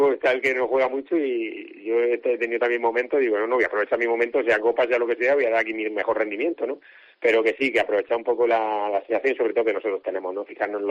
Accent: Águilas, Region of Murcia, Spain; es bonito, sobre todo en mi pueblo, con Águilas, ¿no? Que es mi ciudad y mi club, y me hace, la verdad, que especial ilusión este partido, sí.

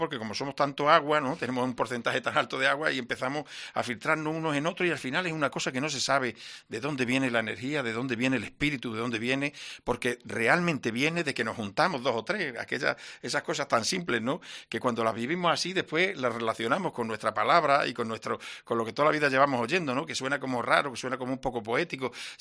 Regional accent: Zafra, Extremadura, Spain; yo de niño, en la plaza de mi pueblo, la plaza chica de Zafra

